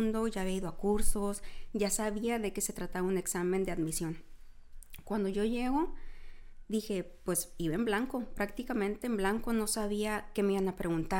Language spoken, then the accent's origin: Spanish; Navojoa, Sonora, Mexico; yo casi siempre digo, soy de Sonora, no digo de Navojoa